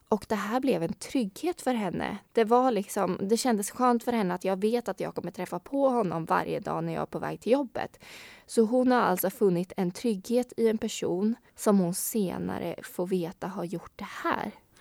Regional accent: Vimmerby, Kalmar County, Sweden; Och jag kommer ju från Vimmerby och har bott där faktiskt i hela min uppväxt.

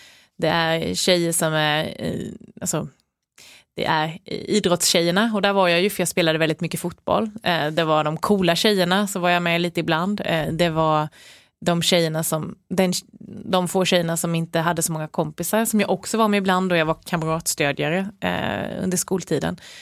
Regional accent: Värnamo, Jönköping County, Sweden; Jag var bara 14 år när jag började spela med damlaget hemma i IFK Värnamo.

